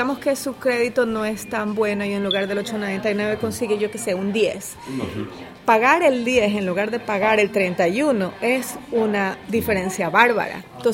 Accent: Ecuador; De Ecuador.

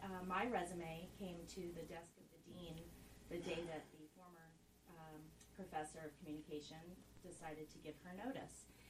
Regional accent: Massachusetts, United States; also born or lived in Arkansas; Well, I'm actually not from upstate New York. I'm from Western Mass, and I've lived all over.

